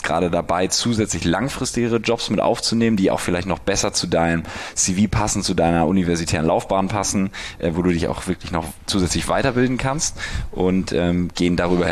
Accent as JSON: {"language": "German", "region": "Hamburg", "country": "Germany", "lives_now": "Berlin, Germany", "said": "ich komme aus Hamburg, bin 31"}